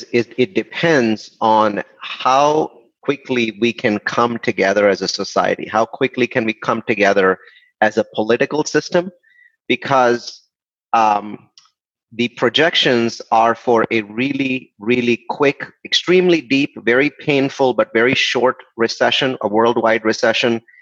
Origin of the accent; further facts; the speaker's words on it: California, United States; the sort of measures that my home state of California took last night